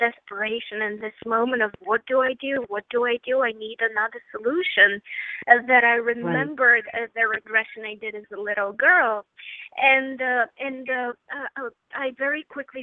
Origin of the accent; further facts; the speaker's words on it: Bulgaria; I grew up in Bulgaria, and at that time it was a communist country, so nobody spoke to me about God.